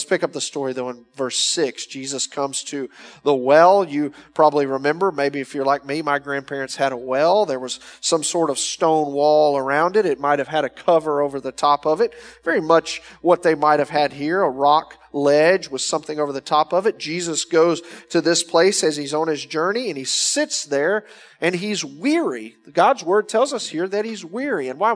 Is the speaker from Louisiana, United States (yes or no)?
yes; Louisiana, United States; I grew up in Louisiana. Relative humidity is always 93%